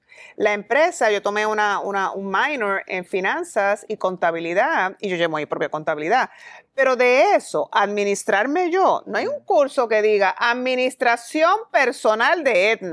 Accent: Puerto Rico; para nosotros como pueblo puertorriqueño

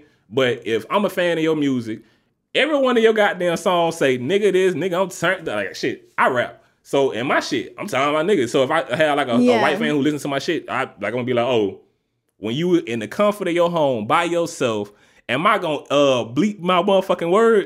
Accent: the South, United States; I ain't never been, like, I'm from the South, you know, so we got all kind of crazy shit.

